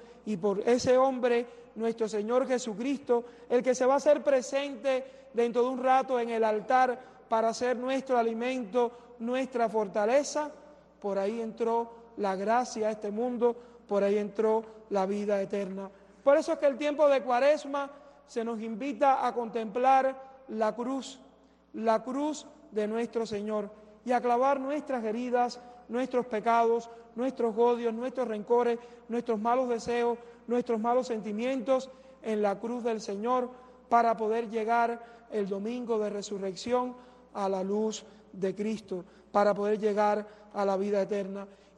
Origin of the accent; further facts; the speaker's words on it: Cuba; La mayor parte de ustedes, de nosotros, somos cubanos y sabemos lo que es la falta de pan.